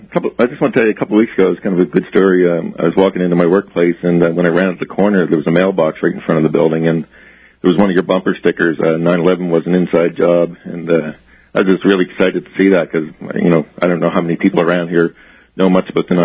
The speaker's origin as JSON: {"language": "English", "town": "Halifax", "region": "Nova Scotia", "country": "Canada", "said": "I'm from Halifax, Canada"}